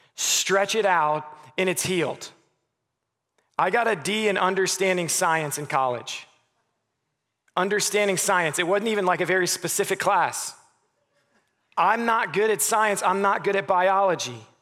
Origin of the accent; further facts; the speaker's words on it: Goshen, Indiana, United States; born there; I was born in Goshen, Indiana.